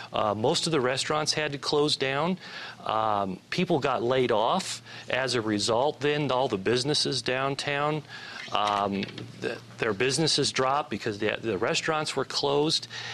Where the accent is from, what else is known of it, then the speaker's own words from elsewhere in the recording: Nebraska, United States; Well, Amy, I grew up in Nebraska, and I came from a very conservative background, an evangelical background.